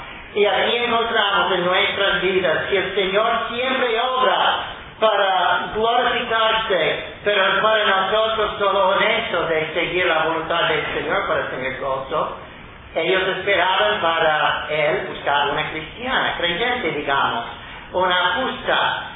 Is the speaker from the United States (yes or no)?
yes; Ohio, United States; yo soy de Ohio, mi esposo de California, y nos conocimos en Carolina del Sur, donde ni uno ni el otro había jamás vivido.